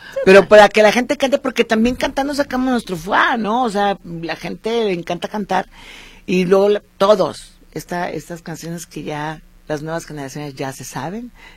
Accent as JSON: {"language": "Spanish", "town": "Guadalajara", "region": "Jalisco", "country": "Mexico", "said": "como buena tapatía tengo un vocabulario muy florido."}